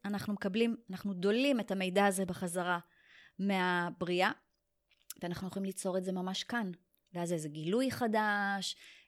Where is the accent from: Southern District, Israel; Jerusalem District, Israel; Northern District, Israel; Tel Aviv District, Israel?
Tel Aviv District, Israel; Tel Aviv; also born or lived in New York / Rishon LeZion; now in Rehovot, Israel; נולדתי בניו יורק, גדלתי בתל אביב, אחרי זה עברתי לארצות הברית שוב פעם, אחרי זה גרתי בראשון לציון, והיום אני גרה ברחובות.